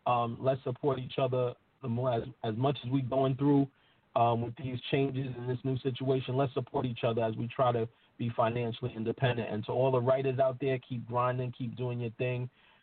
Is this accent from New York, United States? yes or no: yes; Harlem, New York, United States; You know, but I'm uptown up here. I'm from Harlem, though.